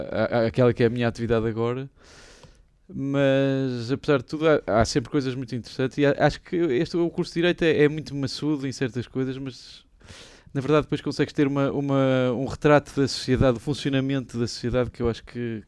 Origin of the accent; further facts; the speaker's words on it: Porto, Norte, Portugal; born there; nasci no Porto, tenho 42 anos e sou músico.